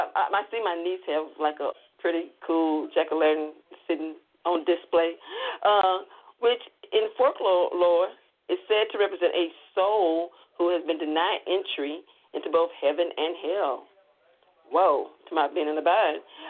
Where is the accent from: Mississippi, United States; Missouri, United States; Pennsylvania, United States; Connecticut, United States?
Mississippi, United States; I have lived a pretty much multicultural life growing up in Mississippi.